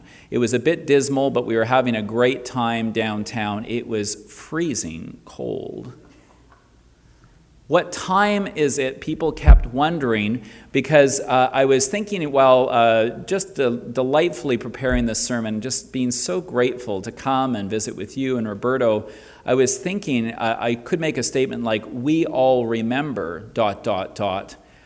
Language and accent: English; Winnipeg, Manitoba, Canada; now in Toronto, Canada; It does remind me a little bit when I moved from Winnipeg to Toronto. And I swear, I took the first 3 weeks living in Toronto just looking up all the time.